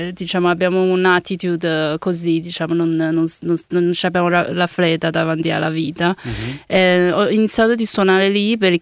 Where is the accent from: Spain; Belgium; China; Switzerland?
China; Chengdu, Sichuan; Italian is a second language; now in Italy; io vengo da Chengdu, tante volte mi chiedono di spiegare cos'è Chengdu e io dico sempre la città della panda e del cibo piccante.